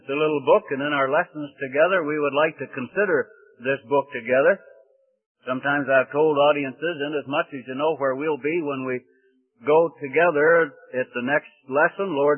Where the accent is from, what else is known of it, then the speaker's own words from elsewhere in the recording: Scotland, United Kingdom; because I'm a Scotsman.